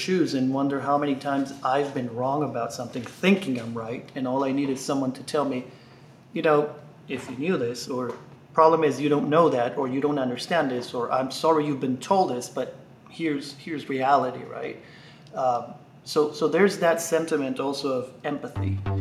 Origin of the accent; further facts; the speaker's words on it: Venezuela; also born or lived in Pennsylvania, United States; I was born a long time ago in Pennsylvania. life happened. I grew up in Venezuela. My parents are Venezuelans. I went to college there. I got married there.